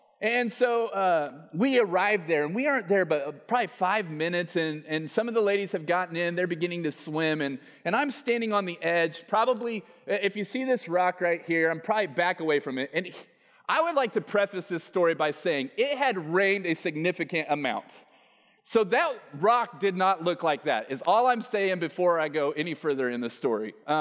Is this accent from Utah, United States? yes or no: no; Denver, Colorado, United States; born there; And I was born in Denver, Colorado, and I love the mountains. I love the Rockies.